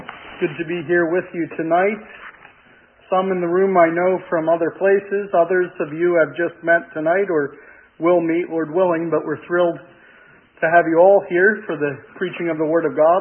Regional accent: Reading, Pennsylvania, United States; I'm from Reading, Pennsylvania, as was announced. That's about 1 hour northwest of Philadelphia. That's pretty much the same area I've grown up in.

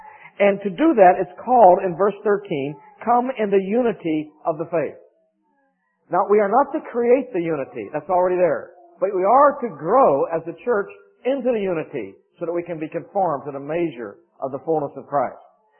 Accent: Rochester, New York, United States; now in Charlotte, United States; I realize I'm in North Carolina. Charlotte, home of the Carolina Panthers. Huh? I come from Rochester, New York, which is near Buffalo, home of the Buffalo Bills.

